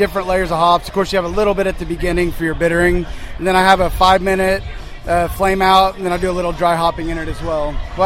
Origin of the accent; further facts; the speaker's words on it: Glenpool, Oklahoma, United States; now in Tulsa, United States; I grew up in Glenpool. We live here in Tulsa.